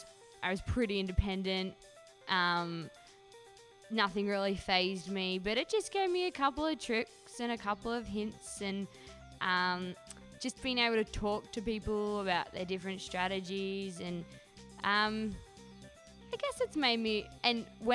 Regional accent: Melbourne, Victoria, Australia; I'm from Melbourne, Australia. So that's the second biggest city and the most southern city.

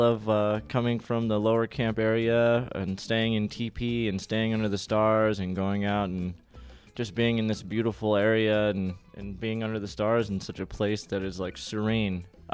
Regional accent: El Paso, Texas, United States; I am from El Paso, Texas. Good old 915.

